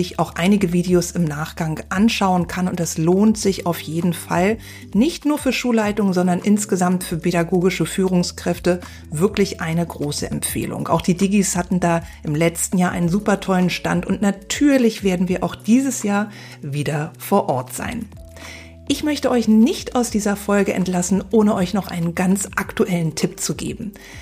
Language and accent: German; Berlin, Germany; Ich bin Berlinerin